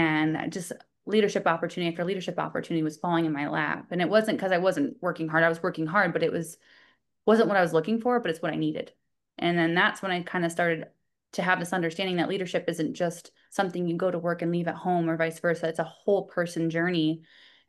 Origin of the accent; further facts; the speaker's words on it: Midwest, United States; also born or lived in Illinois / Indiana; No, I'm from the Midwest. Went to school in Illinois, like you said, and I was in Indiana